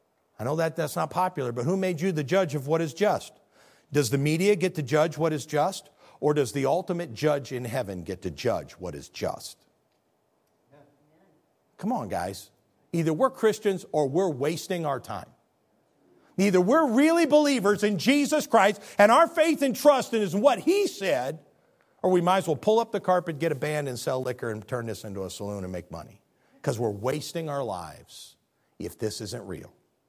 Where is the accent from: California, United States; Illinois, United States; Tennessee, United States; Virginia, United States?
Illinois, United States; Spring Valley; born there; But you remember, I was born in Spring Valley, Illinois.